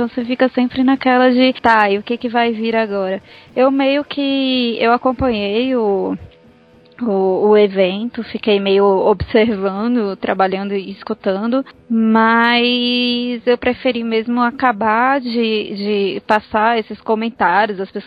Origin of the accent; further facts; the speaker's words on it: São Paulo, Brazil; Olha, mas meu sotaque é bem pior, viu? Pior que eu sou paulista, né? Então, eu não sou de Salvador